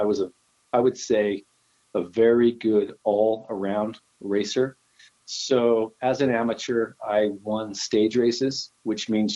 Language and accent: English; Utah, United States; I was born and raised in Utah. I like to say now that I'm from Utah, but not of Utah. So I kind of grew up in Utah as maybe a black sheep within the herd, and maybe fought throughout my adolescence to leave the state